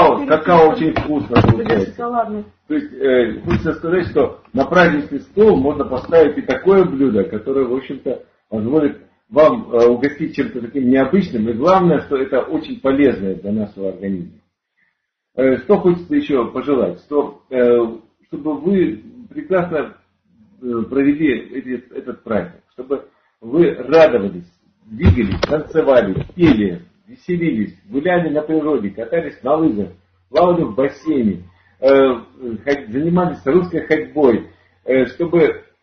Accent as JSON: {"language": "Russian", "region": "Far East", "country": "Russia", "tie": "born or raised there", "said": "Я очень люблю рыбу, я вырос на Дальнем Востоке."}